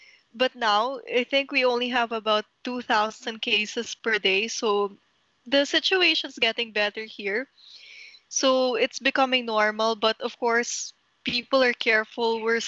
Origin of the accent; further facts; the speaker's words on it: Mandaluyong, Metro Manila, Philippines; English is a second language; Okay, so I was born and raised in Mandaluyong City, Philippines. Okay, so to describe my city, it's near the capital, Manila. So it's 15 minutes away by car.